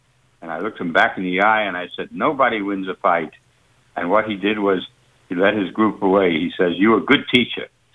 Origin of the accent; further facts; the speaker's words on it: Jacksonville, Florida, United States; I'm from Jacksonville, Florida.